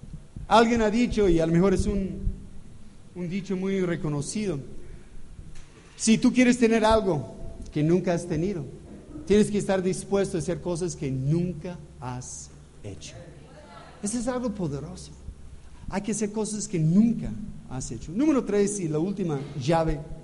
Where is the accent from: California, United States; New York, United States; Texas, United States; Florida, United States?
California, United States; now in Mexico; Y yo soy de California, soy americano, por supuesto, pero nací en una comunidad holandesa, un poco diferente, otra cultura.